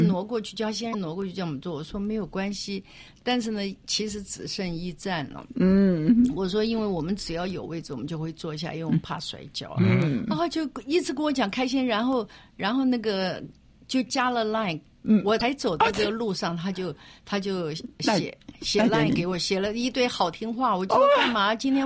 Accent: Keelung, Taiwan; 我从基隆来的，

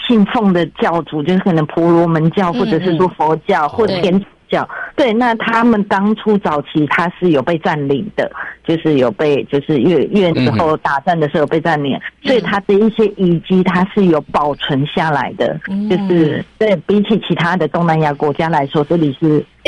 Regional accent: Taiwan; 其实对于我们台湾人来说是不陌生的

